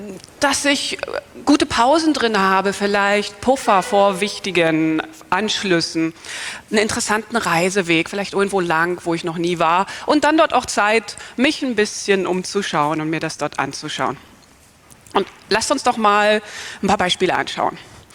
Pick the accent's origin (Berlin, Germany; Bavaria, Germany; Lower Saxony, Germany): Berlin, Germany; ich komme aus Berlin